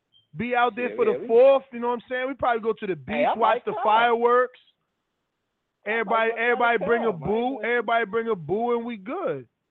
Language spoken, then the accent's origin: English; Worcester, Massachusetts, United States; I told Ness 3,000 times, I'm from Worcester, Massachusetts, but he says, I'm from Boston.